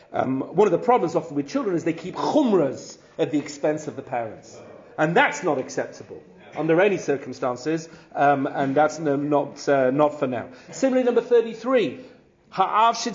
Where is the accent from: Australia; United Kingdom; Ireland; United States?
United Kingdom; England; sweater, sorry, I'm being English for a second